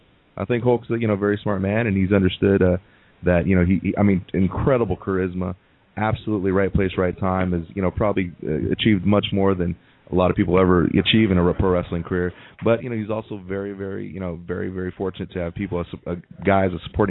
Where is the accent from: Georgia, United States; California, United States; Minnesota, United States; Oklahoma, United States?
California, United States; because growing up in California, you didn't see anything from the East Coast, you know, television wise.